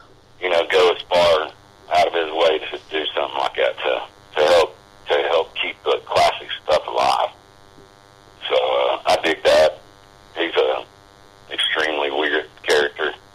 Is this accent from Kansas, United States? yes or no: no; Bonham, Texas, United States; now in Austin, United States; And then I grew up in Bonham, Texas, which is in Red River Valley. Not a lot to do where I grew up. So now I'm down here, Austin, Texas.